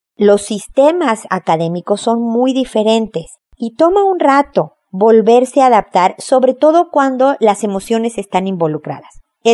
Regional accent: Mexico; accent: Mexican; moved away; yo soy mexicana, se me escucha evidentemente por mi acento, pero estoy viviendo en otro país

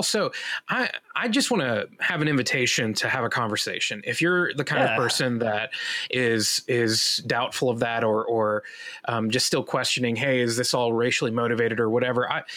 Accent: Georgia, United States; my heart just broke for my home state and for his family

